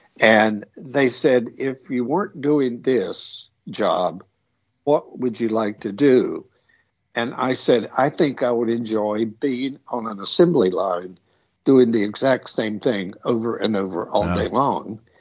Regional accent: North Carolina, United States; Well, I mean, the background as far as where I grew up and was in North Carolina in a very small town.

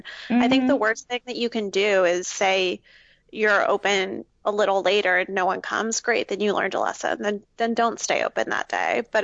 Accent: Florida, United States; I grew up in South Florida, and I thought I could hack it up north in the winter. I hated it.

